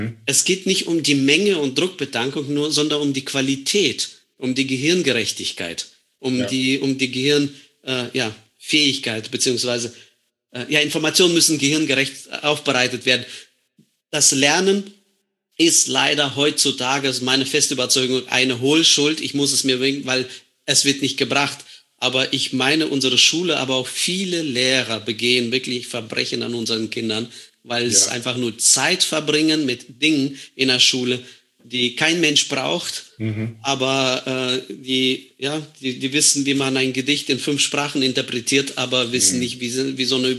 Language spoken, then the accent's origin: German; Germany